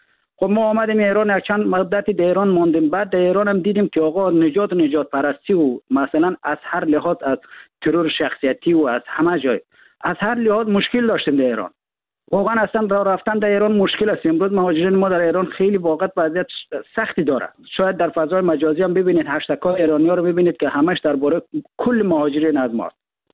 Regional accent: Afghanistan; به عنوان یک افغانستانی

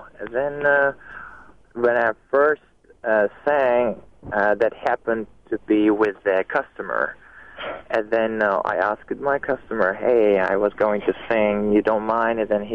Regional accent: Osh, Osh Region, Kyrgyzstan; English is a second language; now in United States; I'm from Osh, yeah, Kyrgyzstan, yeah.

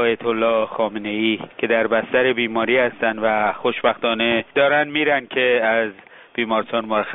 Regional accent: Iran; من به عنوان یه ایرانی

